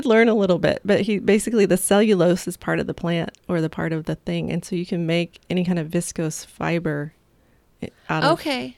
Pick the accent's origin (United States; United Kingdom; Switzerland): United Kingdom; Bridgnorth, West Midlands; I'm from Bridgnorth in Shropshire in England.